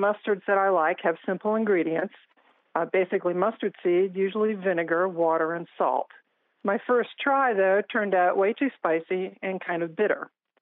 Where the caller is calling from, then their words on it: Blacksburg, Virginia, United States; I'm calling from Blacksburg, Virginia.